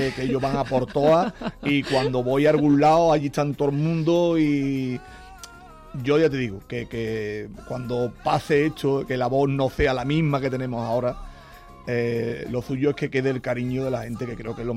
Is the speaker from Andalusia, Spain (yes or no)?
yes; Mairena del Aljarafe, Andalusia, Spain; now in Santiponce, Spain; Pues soy de Mairena del Jarafe, un pueblo muy cerquita de Sevilla. Lo que pasa que hay un pueblo que también le tengo muchísimo cariño, que me ha acogido con... Bueno, estoy encantado, que llevo ya prácticamente casi 14 años viviendo en él, que es Santiponce